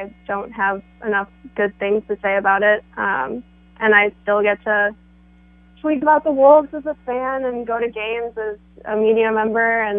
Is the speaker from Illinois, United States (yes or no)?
yes; Chicago, Illinois, United States; I'm from Chicago, so I grew up going to Bulls games